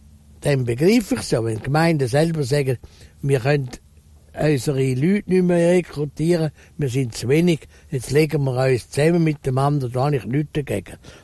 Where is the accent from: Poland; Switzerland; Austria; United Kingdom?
Switzerland; ist die Dankbarkeit Schweizer zu sein relativ gross.